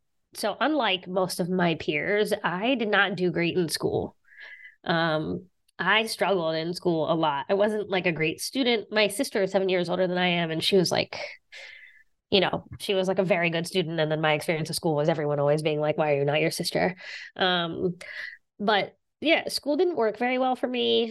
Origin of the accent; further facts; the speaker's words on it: Appalachia, United States; I knew that that way of sort of caring for people and being in community people with people was very much shaped by where I grew up